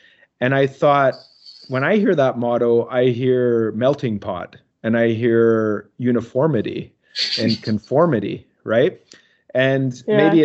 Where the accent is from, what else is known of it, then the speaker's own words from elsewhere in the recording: Canada; I guess as a Canadian